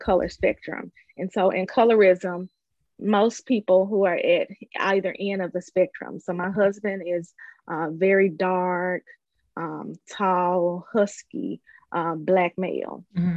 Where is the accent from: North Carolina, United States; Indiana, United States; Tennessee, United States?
Tennessee, United States; Orange Mound; My sister as well, when she tells people that we grew up in Orange Mound, you know, the first African-American community in the United States.